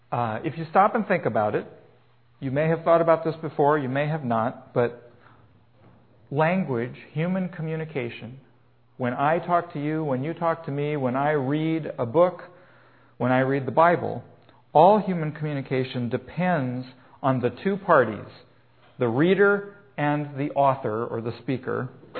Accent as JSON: {"language": "English", "country": "United States", "lives_now": "Eugene, United States", "said": "There are things that I know because I'm an American. There are things that I know because I live in Eugene."}